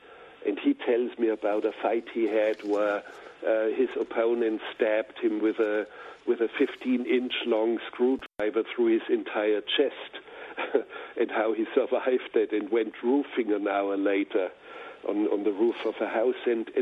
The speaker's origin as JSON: {"language": "English", "region": "Bavaria", "country": "Germany", "said": "I have made feature films. I'm from Bavaria. I make documentaries."}